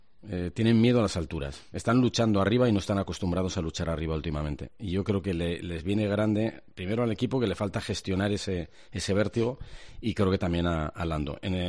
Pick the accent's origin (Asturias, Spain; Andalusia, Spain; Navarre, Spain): Asturias, Spain; Juanma y yo somos asturianos